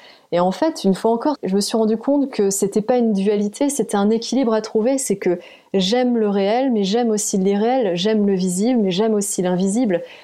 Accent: France; born there; Je suis née en France, mais multiculturelle

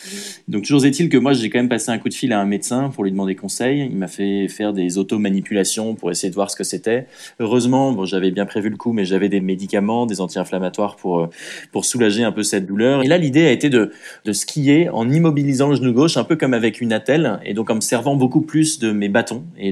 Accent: France; moi, je suis français. On parlait en anglais tous les deux. C'est pas notre langue maternelle

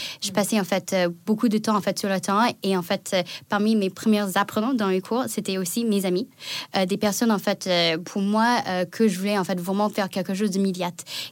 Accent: United States; French is a second language; also born or lived in China; now in France; Je suis née en Chine, j'ai grandi aux États-Unis et je suis venue en France en 2015 pour devenir chercheuse.

